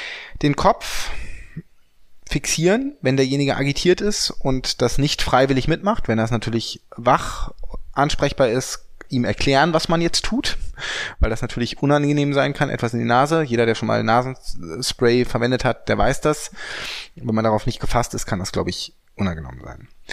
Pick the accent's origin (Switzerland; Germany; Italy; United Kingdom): Germany; Hanover, Lower Saxony; Wir kommen aus Hannover